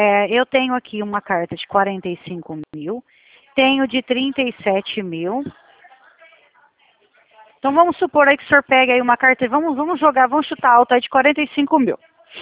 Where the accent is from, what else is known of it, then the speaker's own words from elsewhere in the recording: Brazil; como eu sou brasileira, eu tenho família também